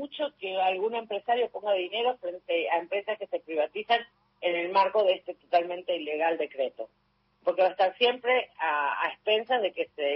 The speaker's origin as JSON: {"language": "Spanish", "region": "Mendoza", "country": "Argentina", "tie": "born or raised there", "also_born_or_lived": "San Juan", "said": "Yo nací en Mendoza, pero crecí toda mi vida en San Juan y ahora estoy en San Juan."}